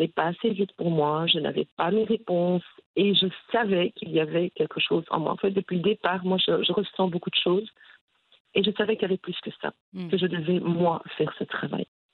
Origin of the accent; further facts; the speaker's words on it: Tangier, Tanger-Tetouan-Al Hoceima, Morocco; now in Belgium; je suis d'origine de Tanger. Et donc, voilà, je voyage parfois vers Tanger pour des raisons professionnelles et puis je reviens chez moi en Belgique.